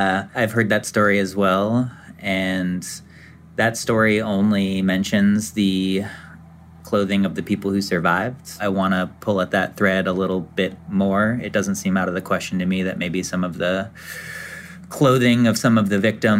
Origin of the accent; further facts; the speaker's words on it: Alaska, United States; moved away as an adult; also born or lived in New York; I'm from Alaska originally. I moved to New York to go to undergrad.